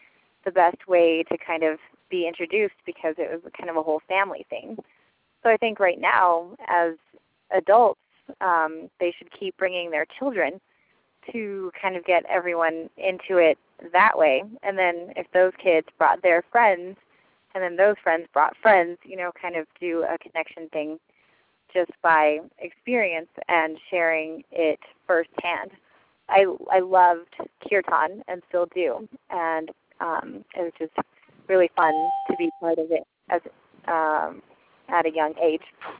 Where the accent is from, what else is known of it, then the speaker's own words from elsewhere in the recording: Taos, New Mexico, United States; now in Jackson, United States; I live in Jackson right now, but the way that I got involved was I grew up in Taos at the Llama Foundation